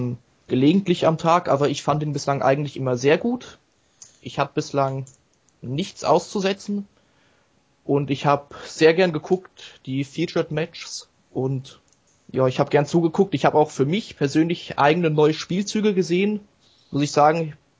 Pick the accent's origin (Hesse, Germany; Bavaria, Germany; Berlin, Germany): Hesse, Germany; Dudenhofen; Ich komme aus Dudenhofen, das liegt nah bei Wetzlar in Hessen.